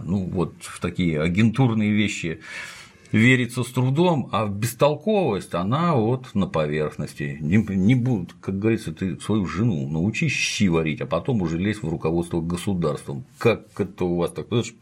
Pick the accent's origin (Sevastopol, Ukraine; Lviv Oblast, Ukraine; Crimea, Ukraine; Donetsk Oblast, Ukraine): Crimea, Ukraine; Я сама крымчанка, дочь офицера.